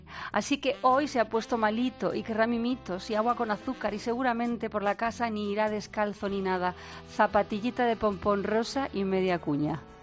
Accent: Albacete, Castilla-La Mancha, Spain; yo soy de Albacete.

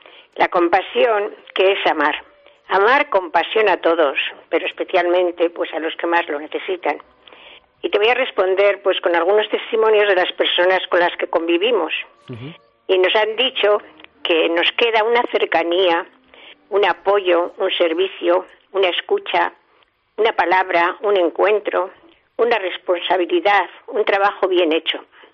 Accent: Vitoria, Basque Country, Spain; yo soy de Vitoria también.

